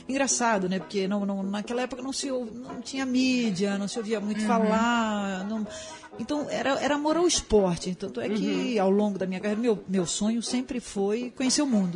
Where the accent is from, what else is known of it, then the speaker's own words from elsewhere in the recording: Bahia, Brazil; Eu nasci em 56, né? Então, veja bem, eu tinha 10 anos em 66, pouco se falava de tênis, né? Mas como boa baiana, na praia, frescobol.